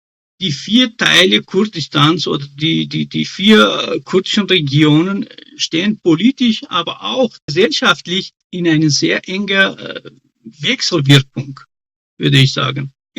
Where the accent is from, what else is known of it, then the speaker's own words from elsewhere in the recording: Iran; now in Austria; aus dem Iran. Warum geht das nicht? Ich bin auch ein Österreicher in der EU.